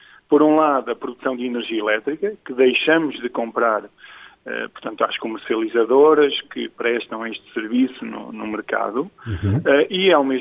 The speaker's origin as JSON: {"language": "Portuguese", "region": "Coimbra", "country": "Portugal", "tie": "born or raised there", "said": "eu sou de Coimbra, nasci em Coimbra, cresci no concelho de Coimbra, não na cidade de Coimbra, mas no concelho de Coimbra, numa aldeia próxima, e de facto estudei também em Coimbra, portanto licenciei-me na Universidade de Coimbra"}